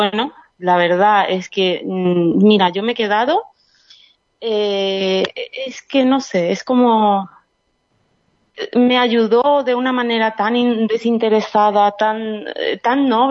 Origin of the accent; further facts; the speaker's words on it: Santa María, Misiones, Paraguay; born there; Sí, yo nací en Santa María Misiones, sí.